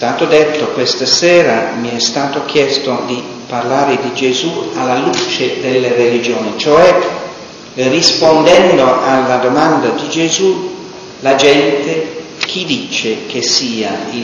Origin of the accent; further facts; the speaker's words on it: United Kingdom; Italian is a second language; Nel mio paese di origine, la Gran Bretagna